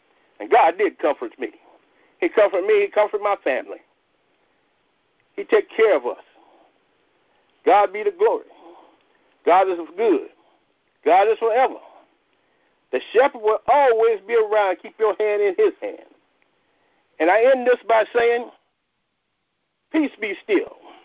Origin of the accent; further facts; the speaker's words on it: South Carolina, United States; From the country, y'all know we raised those types of things. I'm from South Carolina.